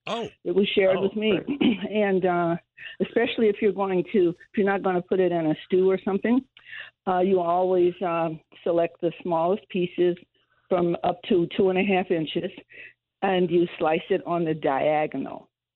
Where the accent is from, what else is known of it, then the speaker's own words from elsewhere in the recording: Tennessee, United States; I grew up in Tennessee.